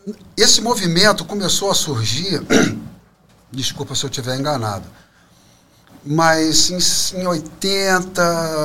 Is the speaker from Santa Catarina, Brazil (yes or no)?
no; Brasília, Federal District, Brazil; moved away as an adult; also born or lived in Rio de Janeiro; Eu saí de Brasília em 77 para fazer, para cursar engenharia lá no Fundão.